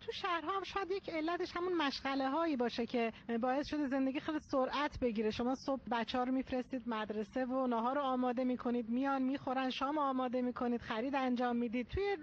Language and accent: Persian; Bandar Abbas, Hormozgan, Iran; اهل بندرعباس